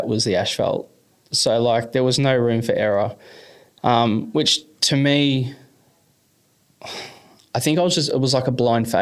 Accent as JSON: {"language": "English", "town": "Mansfield", "region": "Victoria", "country": "Australia", "tie": "born or raised there", "also_born_or_lived": "Melbourne", "said": "So I grew up in Mansfield. I moved there a little bit late primary school."}